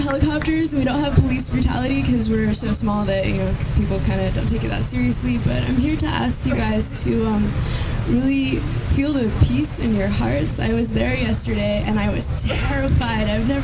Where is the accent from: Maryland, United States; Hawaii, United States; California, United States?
Hawaii, United States; Hilo; Hi, I'm from Hilo, Hawaii.